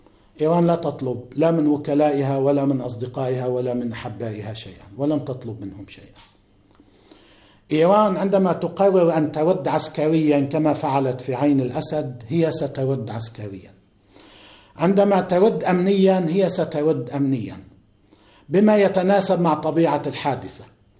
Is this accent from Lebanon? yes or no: yes; Lebanon; البعض عندنا في لبنان وفي المنطقة